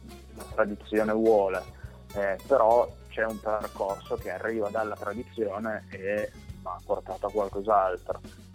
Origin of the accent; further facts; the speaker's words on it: Alba, Piedmont, Italy; io sono piemontese di origine, nativo della città di Alba in Piemonte, che è nota per vini, tartufo, paesaggi che adesso sono da poco anche patrimonio dell'umanità UNESCO.